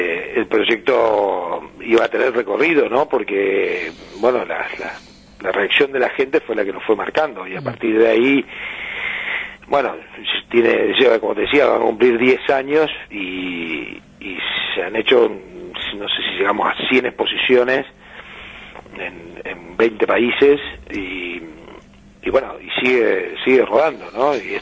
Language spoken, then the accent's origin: Spanish; Chajarí, Entre Ríos, Argentina; Yo soy de Chajarí.